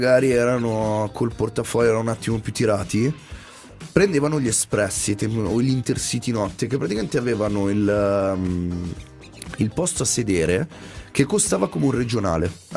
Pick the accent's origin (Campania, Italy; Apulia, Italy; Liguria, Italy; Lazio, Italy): Lazio, Italy; Formia; Sono originario di Formia, che è tra Roma e Napoli. Cioè io sono di provenienza, sono laziale.